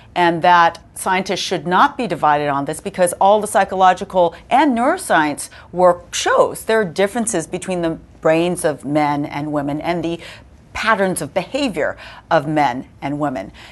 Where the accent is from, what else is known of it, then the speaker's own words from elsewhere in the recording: California, United States; I'm from California anyway, so I knew how to do that.